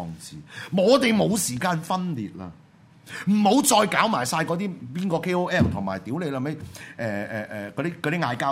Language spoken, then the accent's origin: Cantonese; Hong Kong; 如果我哋香港人自己香港自己救嘛